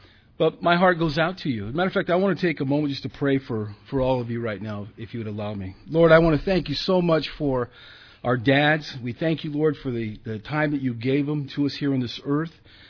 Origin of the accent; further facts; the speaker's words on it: Texas, United States; born there; I was born in Texas, so I'm probably more American than most of you, so. But now I reside in Los Baños